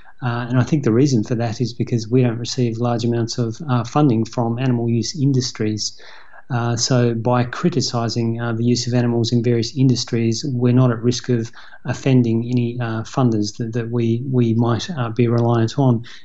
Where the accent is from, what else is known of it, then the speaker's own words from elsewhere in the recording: Australia; I think I am originally from Australia, and we are supposed to spend a lot of our time lying on beaches